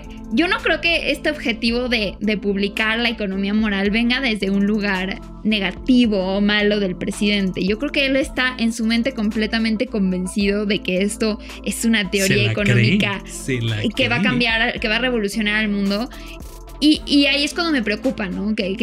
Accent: Mexico; como mexicana

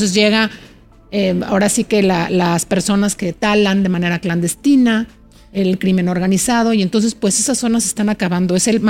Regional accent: Mexico; seguimos como población, como mexicanas y mexicanos

